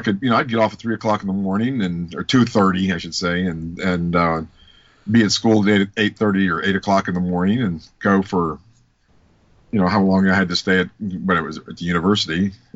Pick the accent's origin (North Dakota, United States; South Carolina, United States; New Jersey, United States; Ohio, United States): Ohio, United States; And then we came back up to Ohio, because I'm from Ohio, and came back up to Ohio and went to OU in Athens.